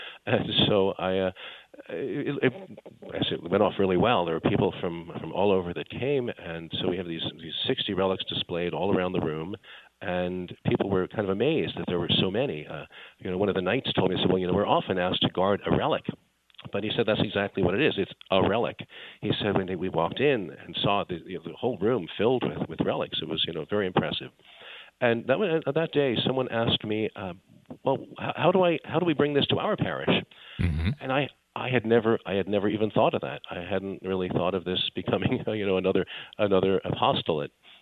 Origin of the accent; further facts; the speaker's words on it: Brooklyn, New York, United States; And I'm from Brooklyn, New York originally.